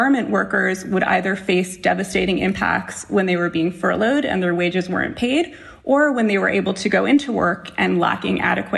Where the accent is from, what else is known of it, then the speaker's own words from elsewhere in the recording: United States; the United States, which is not only my home country